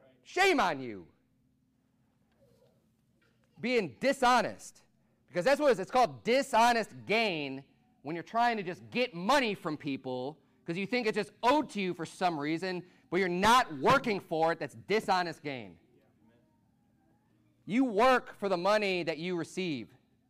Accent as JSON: {"language": "English", "region": "Illinois", "country": "United States", "tie": "born or raised there", "said": "I grew up in Illinois. Just outside Chicago, very strong work ethic, not just in my family, but culturally in the area."}